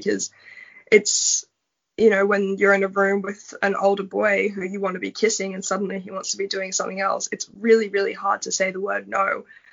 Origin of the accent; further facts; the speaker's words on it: Australia; I've lived in the United Kingdom, Sweden and Australia, and I've never experienced the peer-on-peer rape culture the way I have growing up in Australia.